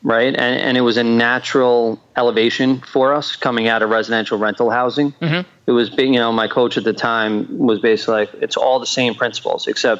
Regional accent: New York, United States; you're from South Florida, I'm from New York.

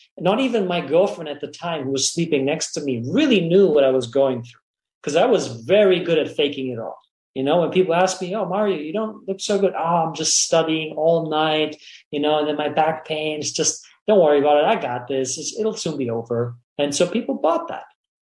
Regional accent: Germany; I was born and raised in Germany.

